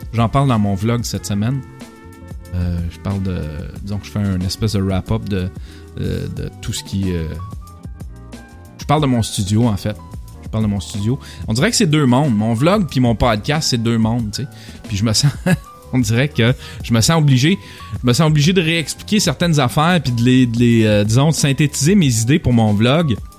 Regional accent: Quebec, Canada; on est Québécois, puis qu'on a notre culture à nous autres, puis que t'sais, on a une barrière de langue, puis une barrière géographique un peu reclus.

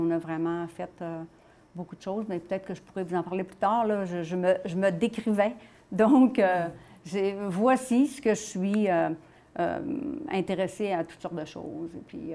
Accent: Adelbeau, Quebec, Canada; moved away as an adult; also born or lived in Toronto / Montreal; Moi, je suis née ici à Adelbeau. J'ai été ici jusqu'à mes 18 ans. Je suis partie pour la ville.

